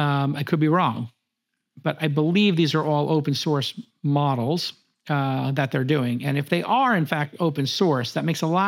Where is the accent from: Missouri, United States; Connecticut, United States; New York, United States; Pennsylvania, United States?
New York, United States; I'm born and raised in New York. It's my first or second. It was my second time in California.